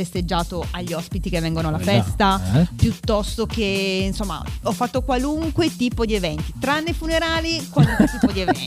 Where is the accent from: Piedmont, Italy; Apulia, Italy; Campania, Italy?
Apulia, Italy; Manfredonia; now in Milan, Italy; io vengo da Milano, originaria pugliese